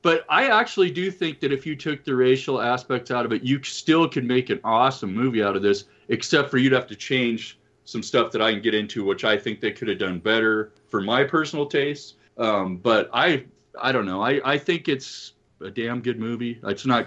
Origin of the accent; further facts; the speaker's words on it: the West, United States; I grew up in the West, and I do think that the Second Amendment, the Democrats kind of are a little weak on that one.